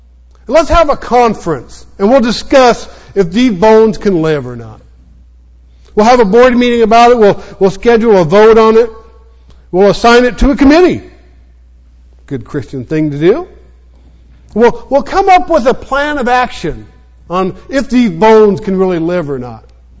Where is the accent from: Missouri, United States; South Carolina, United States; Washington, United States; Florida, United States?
Washington, United States; Olympia; I grew up in Olympia, Washington, that I mentioned a while ago.